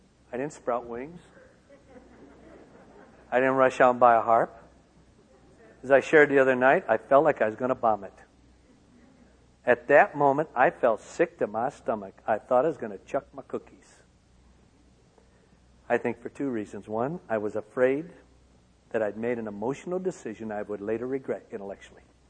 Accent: Union City, Michigan, United States; That man was my father. Because growing up in Union City, Michigan, he was the town drunk.

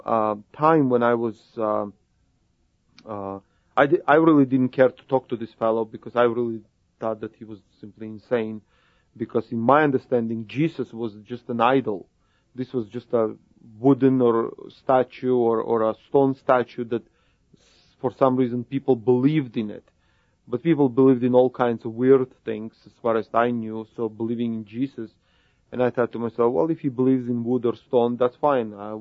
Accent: Israel; also born or lived in Canada; entire family, both distant and near family, had made aliyah to Israel. And I grew up in Israel.

